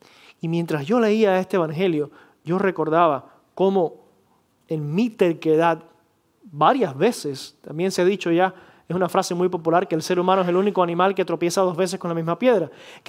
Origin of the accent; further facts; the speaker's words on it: Cuba; en Cuba, de donde yo vengo, es muy común que hayan cortes de electricidad